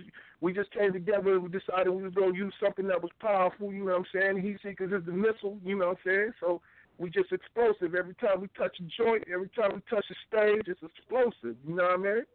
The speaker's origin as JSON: {"language": "English", "region": "East Coast", "country": "United States", "lives_now": "Waynesville, United States", "said": "We hail from Waynesville, Missouri, which is right outside of St. Louis. So we rep in the Midwest, even though I'm originally from the East Coast."}